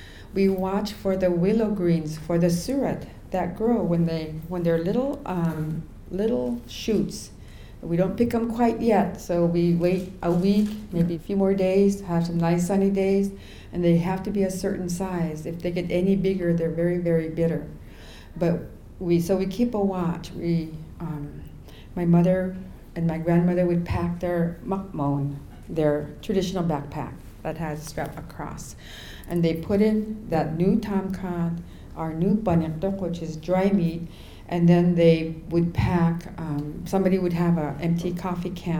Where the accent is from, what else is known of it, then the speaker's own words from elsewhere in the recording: Alaska, United States; I grew up in the King Island community